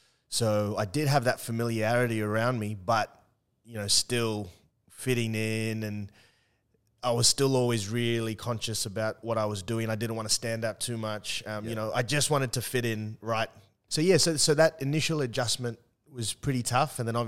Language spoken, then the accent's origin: English; Port Moresby, National Capital District, Papua New Guinea; Born and raised in Port Moresby. So growing up, it was always soccer and cricket.